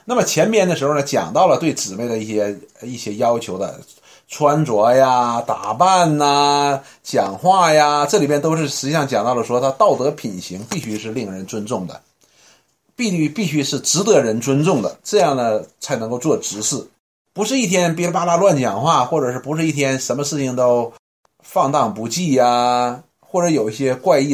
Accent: China; 我们中国人呢有一句那个俗语啊

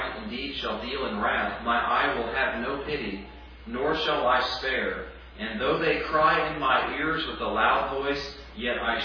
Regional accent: United States; born there; But it wasn't my choice to be born in America.

